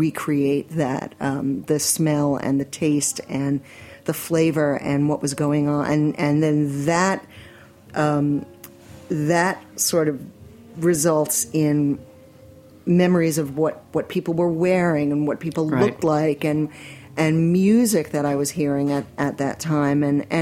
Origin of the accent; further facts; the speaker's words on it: Forest Hills, New York, United States; growing up in Forest Hills in the 60s and 70s.